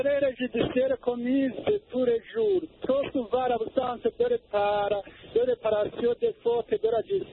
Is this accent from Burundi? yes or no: yes; Burundi; chez nous au Burundi.